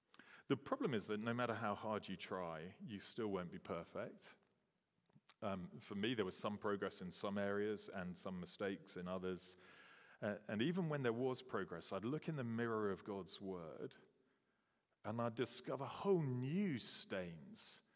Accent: England, United Kingdom; So people would label me as white and as English and as reasonably educated and as a middle class, whatever.

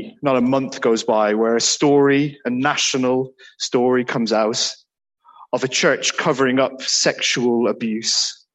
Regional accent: Ireland; For me, as an Irishman who tends to have a looser tongue than many, who likes to talk more than he should

